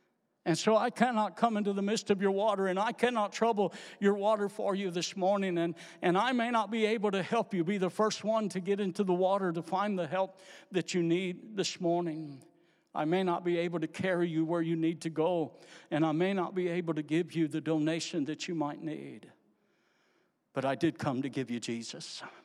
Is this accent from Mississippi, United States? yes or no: no; Louisiana, United States; This morning, as I come from Louisiana, I come to visit my family